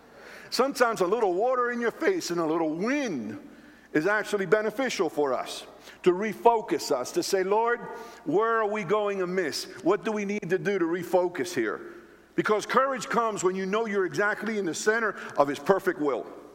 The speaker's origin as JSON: {"language": "English", "town": "Philadelphia", "region": "Pennsylvania", "country": "United States", "said": "And I'm from the city. I'm from Philadelphia."}